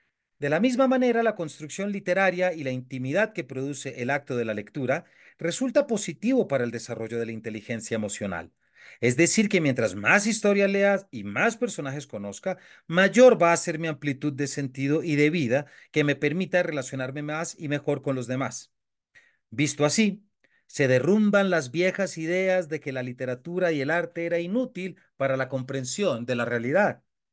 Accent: Colombia; mitigar los efectos que como colombianos sentimos luego de décadas de conflicto armado

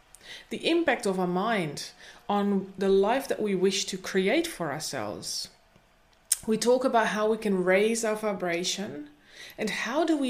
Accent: Netherlands; And you are actually from my home country, the Netherlands.

